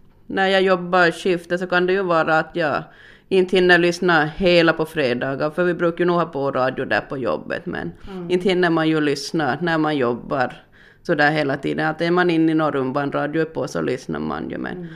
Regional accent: Lappfjärd, Ostrobothnia, Finland; för jag är ju uppvuxen i Lappfjärd, så det är ju 130 kilometer.

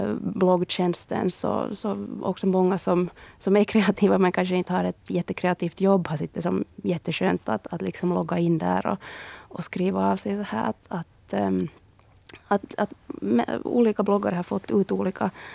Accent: Karis, Uusimaa, Finland; att vi har både klippt och klistrat tillsammans och liksom lekt redaktörer ända sedan vi var små hemma i Karis

